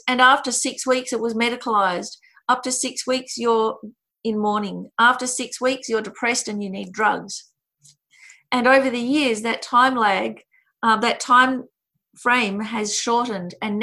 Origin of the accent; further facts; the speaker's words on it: Fitzroy, Victoria, Australia; When I was little and there were lots of Greeks and Italians where I grew up in Fitzroy